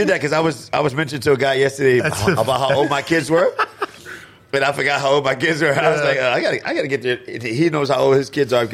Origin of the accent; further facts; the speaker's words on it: New York, United States; I'm a New Yorker. I don't live there.